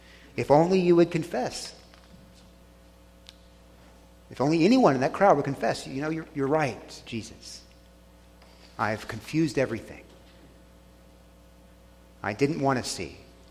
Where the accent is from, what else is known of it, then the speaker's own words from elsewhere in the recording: Texas, United States; moved away; I was raised in Texas, where you say yes, sir, and yes, ma'am, to the cashier at the store, not just to your father or your mother.